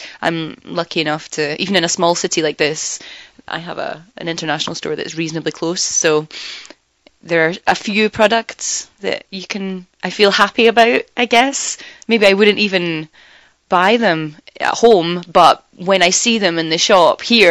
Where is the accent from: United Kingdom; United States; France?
United Kingdom; Scotland; From our home countries. I'm from Scotland, and you're from Venezuela.